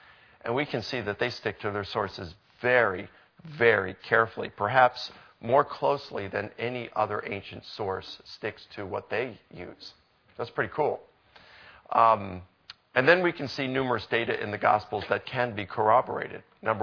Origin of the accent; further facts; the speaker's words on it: Baltimore, Maryland, United States; Now, I'm from Baltimore.